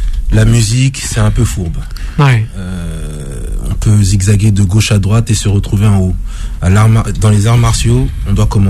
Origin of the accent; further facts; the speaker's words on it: Central African Republic; j'ai préféré aller combattre pour mon pays d'origine, qui est la Centrafrique.